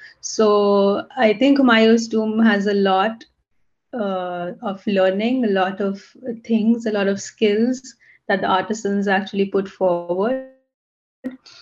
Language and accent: English; India; because I come from India, I've done a bit of research in Delhi itself.